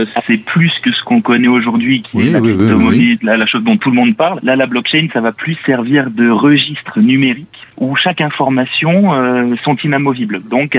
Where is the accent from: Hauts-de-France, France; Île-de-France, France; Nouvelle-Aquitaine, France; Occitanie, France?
Nouvelle-Aquitaine, France; Périgueux; Je suis originaire de Périgueux.